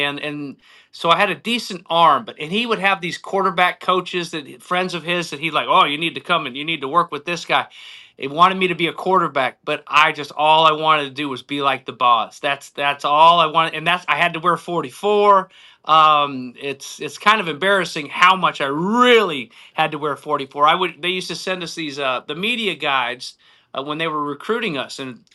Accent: Sevierville, Tennessee, United States; Well, I lived in Sevierville, Tennessee. I went to same high school that … went to, Sevier County High School

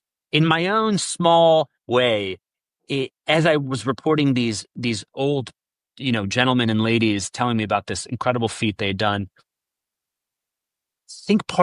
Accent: Italy; You know, I'm from Italy where I can think of many analogs

